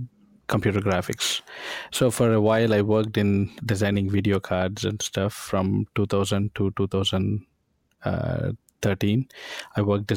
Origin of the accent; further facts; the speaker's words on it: Coimbatore, Tamil Nadu, India; I'm from a small industrial town in Tamil Nadu, India, called Coimbatore. I went to school there